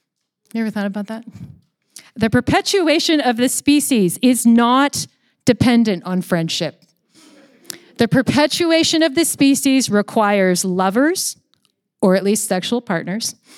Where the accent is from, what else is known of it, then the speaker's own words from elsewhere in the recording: Washington, United States; moved away as an adult; now in Vancouver, Canada; I grew up in Washington State, and I actually moved up here to Vancouver in 2003 to go to Regent College. And I moved up here to the foreign country of Canada with one friend.